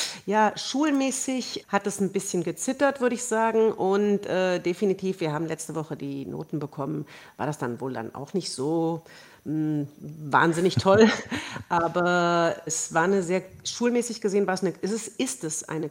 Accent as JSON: {"language": "German", "town": "Königswinter", "region": "North Rhine-Westphalia", "country": "Germany", "moved": "yes", "said": "meine Familie ist hier aus Deutschland. Ich komme aus Königswinter bei Bonn und wir sind hierher gezogen."}